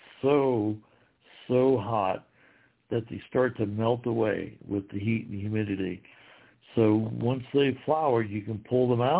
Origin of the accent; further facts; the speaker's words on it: Ohio, United States; I'm from Ohio originally. We love to eat rhubarb.